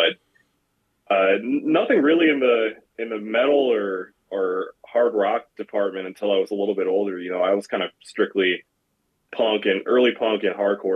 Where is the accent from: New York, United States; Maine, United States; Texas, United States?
New York, United States; Peekskill; also born or lived in Rochester; I was born in Peekskill downstate, lived sort of all around that general area, like Peekskill, Hudson Valley, White Plains, Westchester, all that stuff for my early years. And then we moved up to Rochester when I was like 13, I want to say.